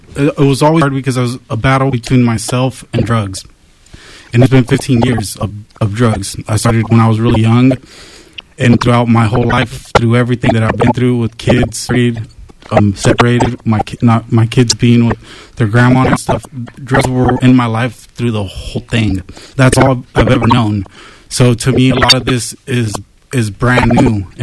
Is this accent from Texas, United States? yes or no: no; Hamilton City, California, United States; This is actually all brand new to me because I was raised in Hamilton City.